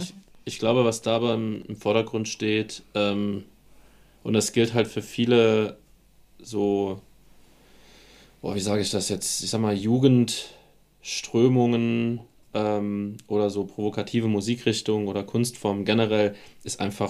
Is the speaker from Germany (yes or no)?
yes; Germany; Das ist das typische Problem als Deutscher, dass wir das wishes, W und das wishes. V im Englischen nicht so gut auseinanderhalten können.